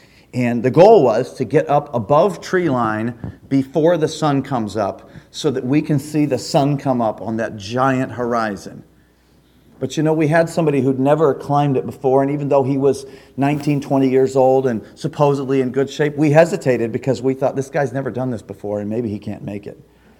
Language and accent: English; Kansas, United States; I'm from Kansas. It's flat land, and oxygen is plenteous